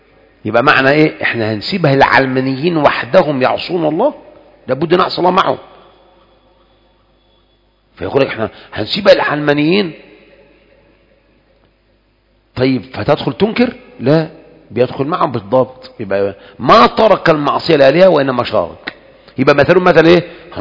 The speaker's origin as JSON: {"language": "Arabic", "country": "Egypt", "said": "نعم، وإلا أخوان إحنا عندنا في مصر سبحان الله"}